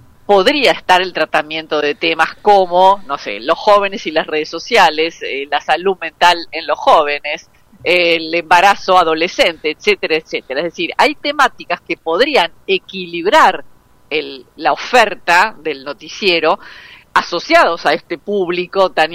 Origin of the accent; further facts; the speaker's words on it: Argentina; de los 48 millones que somos en Argentina